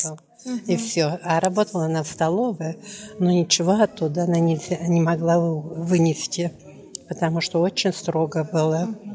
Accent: Belovo, Kemerovo Oblast, Russia; born there; Город Белово, Кемеровская область, 15 марта 1939 года.

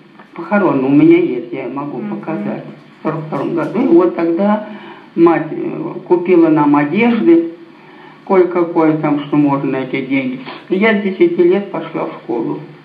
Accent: Bolshaya Natalevka, Kemerovo Oblast, Russia; born there; А, в Тисульском районе, село Большая Наталевка.

